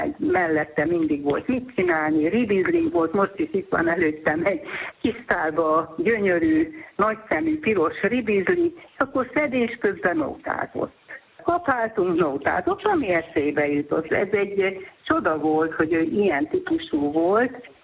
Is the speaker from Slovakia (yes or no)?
no; Transylvania, Romania; Mi Erdélyből származunk